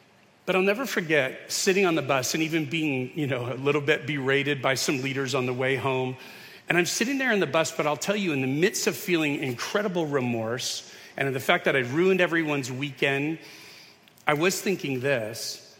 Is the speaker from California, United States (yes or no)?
yes; Yucaipa, California, United States; Joanna and I grew up in Yucaipa, so it was the San Bernardino Mountains up above.